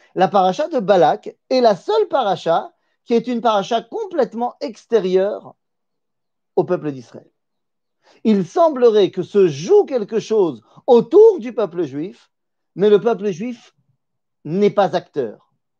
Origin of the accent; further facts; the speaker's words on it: Metz, Grand Est, France; je ne viens pas de là-bas, je viens de Metz, a priori